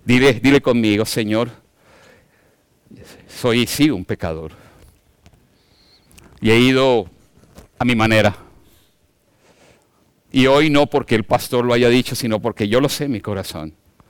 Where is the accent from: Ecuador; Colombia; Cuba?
Colombia; En mi país decimos los colombianos que están aquí, zanahoria, mojigata, camandulera.